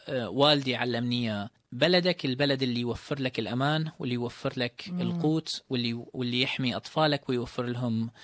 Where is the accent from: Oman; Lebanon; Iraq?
Iraq; إلي ذكريات طفولتي بالعراق